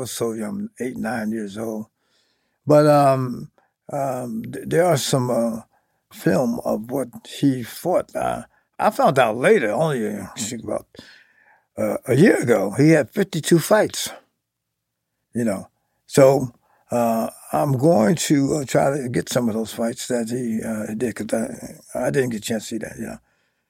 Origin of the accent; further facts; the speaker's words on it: Youngstown, Ohio, United States; So I never liked the name when I was growing up in Youngstown